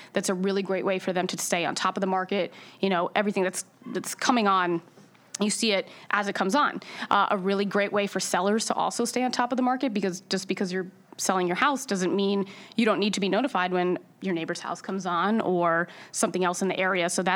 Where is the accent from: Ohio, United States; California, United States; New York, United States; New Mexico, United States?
New York, United States; I mean, I grew up in Westchester, always, you know, stayed local